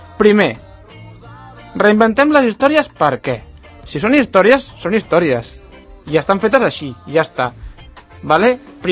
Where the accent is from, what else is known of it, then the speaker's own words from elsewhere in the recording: Sant Cugat, Catalonia, Spain; tots els que som de Sant Cugat de veritat, que coneixem el Baobab de tota la vida.